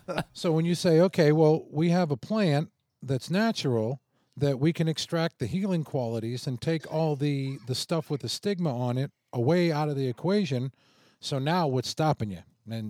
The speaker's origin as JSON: {"language": "English", "town": "Boston", "region": "Massachusetts", "country": "United States", "tie": "born or raised there", "lives_now": "Tampa, United States", "said": "Well, I was born and raised in Boston, and I've lived in Tampa for probably about the past 20 years."}